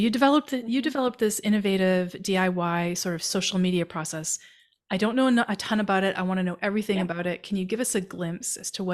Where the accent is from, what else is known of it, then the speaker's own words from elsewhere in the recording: Canada; I'm a Canadian.